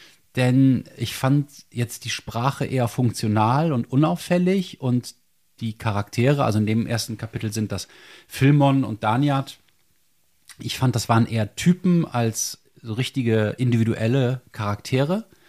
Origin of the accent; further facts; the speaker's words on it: Rhineland, Germany; ich bin Rheinländer